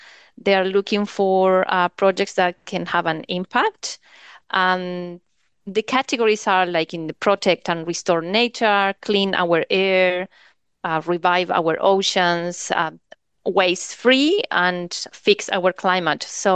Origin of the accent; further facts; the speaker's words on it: Chile; now in New Zealand; So I tell her I'm from Chile, but I'm living in New Zealand for 20 years